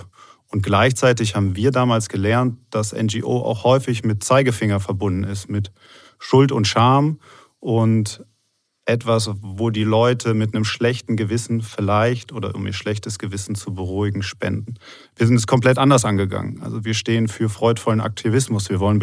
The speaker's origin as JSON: {"language": "German", "town": "Cologne", "region": "North Rhine-Westphalia", "country": "Germany", "said": "Ich komme aus Köln, habe dort studiert"}